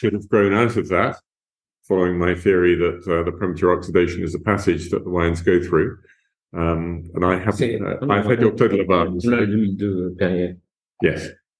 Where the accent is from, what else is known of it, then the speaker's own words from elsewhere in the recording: England, United Kingdom; It is because I'm English, absolutely.